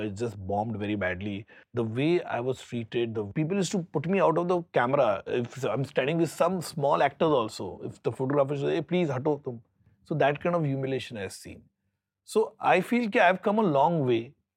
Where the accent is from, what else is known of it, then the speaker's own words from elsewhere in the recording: India; One, we have diverse culture over here, but still we are one. And I feel Indian foods are super.